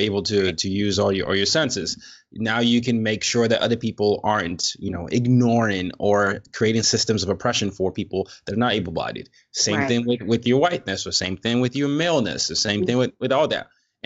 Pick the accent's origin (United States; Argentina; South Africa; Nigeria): Nigeria; being Black or being an African. I'm Nigerian, or being Nigerian